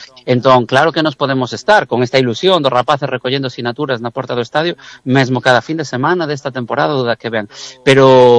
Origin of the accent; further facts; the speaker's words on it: A Coruña, Galicia, Spain; Nós, a cidadanía que vivimos aquí ou que sentimos estas cores, somos da Coruña e somos do equipo da nosa cidade.